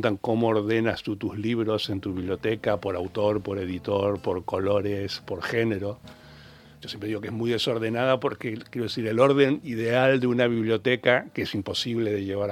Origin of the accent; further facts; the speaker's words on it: Argentina; nunca quise jugar en la selección, mucho menos ser presidente siendo argentino.